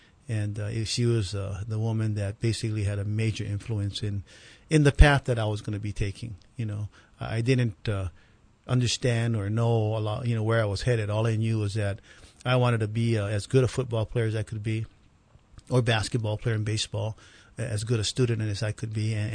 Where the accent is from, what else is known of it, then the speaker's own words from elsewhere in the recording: Honolulu, Hawaii, United States; You know, I grew up right down here in the streets of Kalihi. I was born and raised here.